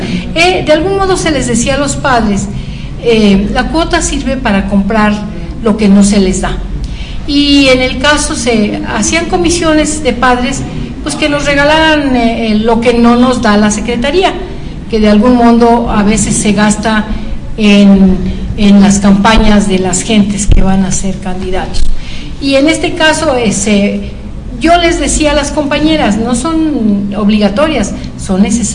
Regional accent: Huauchinango, Puebla, Mexico; en el caso de mi pueblo, de Huauchinango, en las aulas

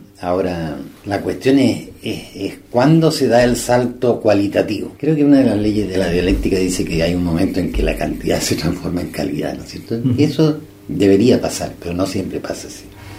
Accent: Temuco, Araucanía, Chile; yo soy de Temuco, pasé mi infancia, mi juventud ahí.

